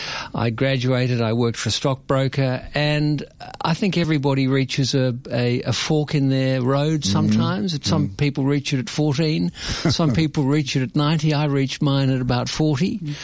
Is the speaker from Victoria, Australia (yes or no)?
yes; Melbourne, Victoria, Australia; But I was born and bred in Melbourne and schooled in Melbourne. And I come from a family of I'm half English, half Russian.